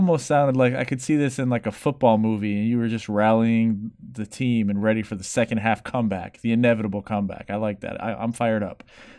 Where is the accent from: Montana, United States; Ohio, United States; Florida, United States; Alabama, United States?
Florida, United States; and we're from Florida and it gets hot down here.